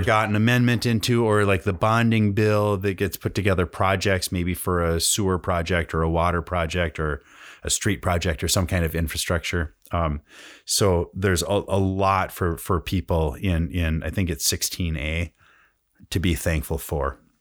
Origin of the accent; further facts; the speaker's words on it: Litchfield, Minnesota, United States; As you may or may not know, I grew up in Litchfield, Minnesota, which is in Meeker County.